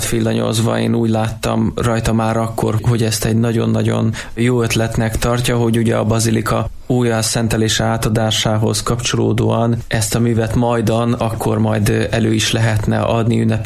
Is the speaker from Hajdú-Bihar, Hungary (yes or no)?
no; Eger, Heves, Hungary